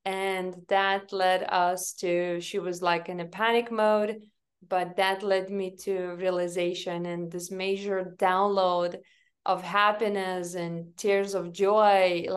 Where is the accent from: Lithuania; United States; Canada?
Lithuania; moved away; as you mentioned, I came from Lithuania. I didn't have any kind of type of strong beginnings here.